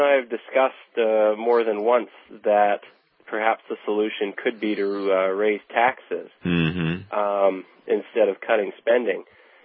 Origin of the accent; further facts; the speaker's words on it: Canada; as I'm a Canadian